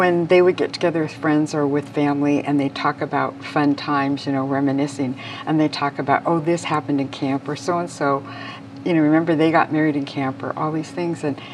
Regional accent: Seattle, Washington, United States; As a third generation Japanese American, I feel pretty distant growing up outside Seattle in the all-white community I was in.

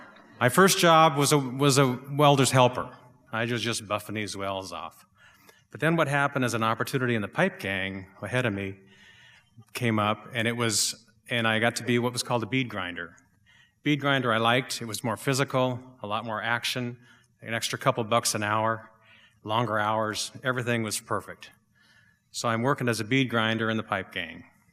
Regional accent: Alaska, United States; there's a story about the oil companies are going to build this 800-mile-long pipeline across my home state, Alaska.

